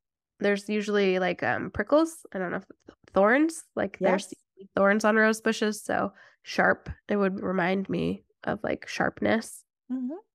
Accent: Mountain Home, Idaho, United States; So we, in our house where I grew up in Mountain Home, Idaho, my brother lives in that house now, which is kind of cool.

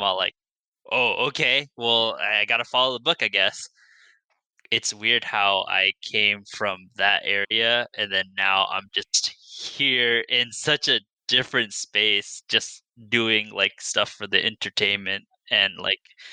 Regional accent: San Jose, California, United States; So I grew up in San Jose originally, and I was just a kid in kind of like a suburban area with an Asian mom

